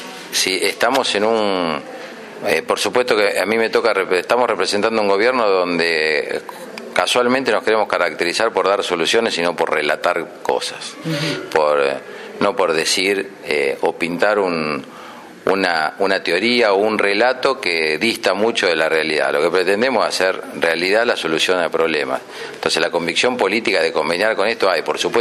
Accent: Chivilcoy, Buenos Aires Province, Argentina; No, nosotros estamos en Chivilcoy, yo soy de Chivilcoy

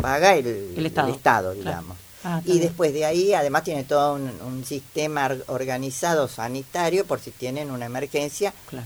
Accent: Argentina; ahora voy a disfrutar de mi tierra argentina, acá.

